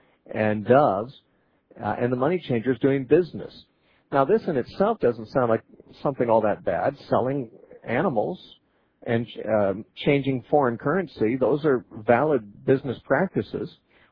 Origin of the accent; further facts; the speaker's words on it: Santa Cruz, California, United States; All right, we're going to talk next to James, who's calling us from Santa Cruz, California, my hometown.